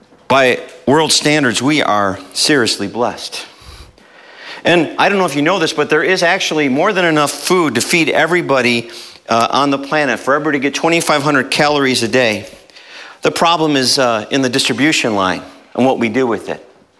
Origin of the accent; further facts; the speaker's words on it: United States; I should have known this. I'm an American, right?